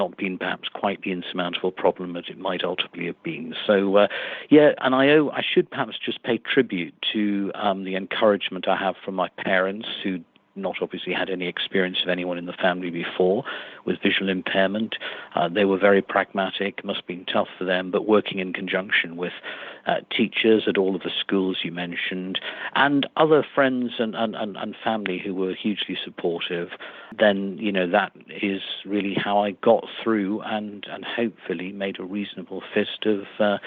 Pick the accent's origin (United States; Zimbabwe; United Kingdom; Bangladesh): United Kingdom; Newcastle, North East England; born there; I'm a Geordie lad by birth, and still have strong connections with that part of the country.